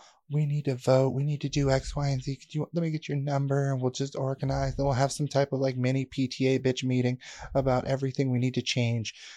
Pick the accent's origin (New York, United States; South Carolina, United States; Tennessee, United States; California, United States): California, United States; moved away as an adult; We came from California in end of 2022 when we made the decision.